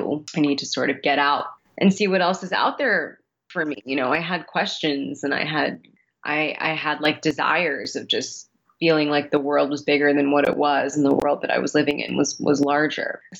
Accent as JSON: {"language": "English", "region": "Oregon", "country": "United States", "tie": "born or raised there", "said": "I grew up in Oregon, and I was in college, and I was really, honestly, a very sort of confused child. I think being a first generation person"}